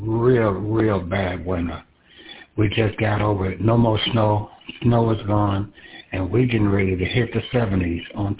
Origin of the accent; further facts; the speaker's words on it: Detroit, Michigan, United States; now in Memphis, United States; No, I'm from Detroit. I haven't been there in a while. That's where I'm originally from. But I live here in Tennessee, Memphis, right down here around Bill Street.